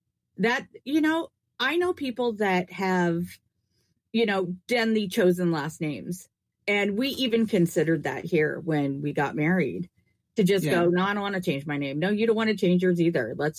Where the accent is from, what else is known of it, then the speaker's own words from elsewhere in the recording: Washington, United States; Yeah, I grew up in Western Washington. and just drove towards Sunshine.